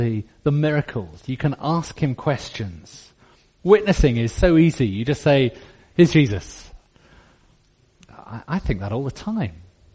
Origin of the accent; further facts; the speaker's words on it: Scotland, United Kingdom; because we're Scottish Baptists, and some of us get a little bit nervous